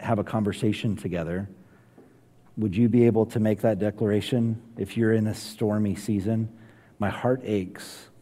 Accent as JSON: {"language": "English", "region": "North Carolina", "country": "United States", "tie": "born or raised there", "said": "But growing up in North Carolina, you had two options: Duke Blue Devils or the Carolina Tar Heels."}